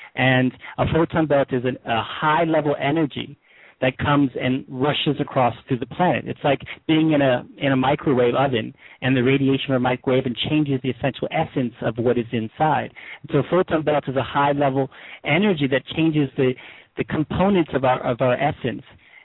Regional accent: United States; And I'm American, so I love my country, so I'm here, and I'm trying to find a way to share this.

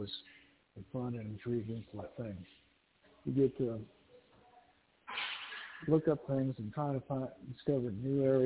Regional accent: Galveston, Texas, United States; which I'm a fifth generation, what they refer to as BOI, born on the island of Galveston. So it's my hometown.

